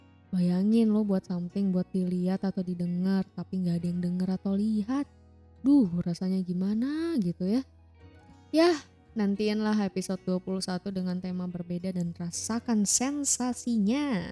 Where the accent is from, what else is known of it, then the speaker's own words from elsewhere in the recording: North Sumatra, Indonesia; now in Bali, Indonesia; Asal gue dari Nia, Sumatera Utara, domisili Bali. Kalau umur baru 19 tahun untuk tahun 2021.